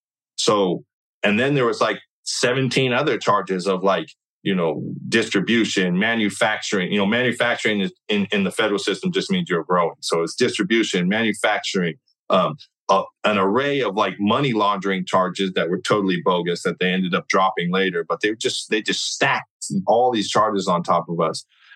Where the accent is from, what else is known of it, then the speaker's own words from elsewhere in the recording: California, United States; Plus, like, I'm from California. Like, we don't do that.